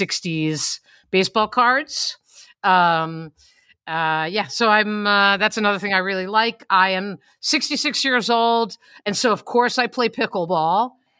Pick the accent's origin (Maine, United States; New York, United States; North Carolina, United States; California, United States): New York, United States; Amityville; I grew up in Amityville, like of the Amityville horror on Long Island.